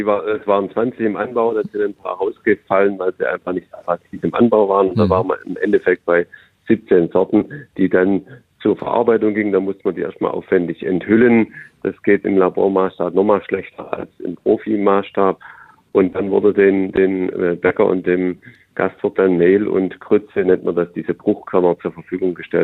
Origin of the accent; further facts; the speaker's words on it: Southern Germany, Germany; Bei uns in Süddeutschland auf guten Böden